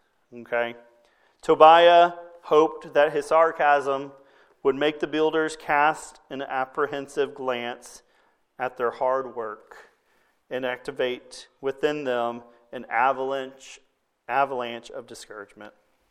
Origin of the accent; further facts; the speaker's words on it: Scurry, Texas, United States; I've yet to see another town named Scurry, but one day maybe I'll find a town named Scurry. But growing up in Scurry, I remember growing up